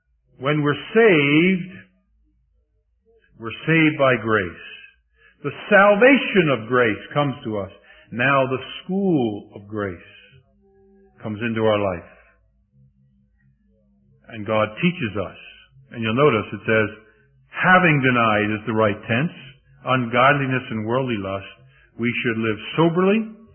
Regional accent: Philadelphia, Pennsylvania, United States; When I grew up in Philadelphia, on numerous occasions, I used the trolley car.

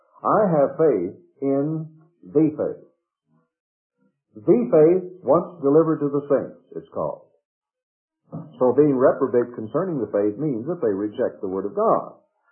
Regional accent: Iowa, United States; I grew up in Iowa on hog meat and taters.

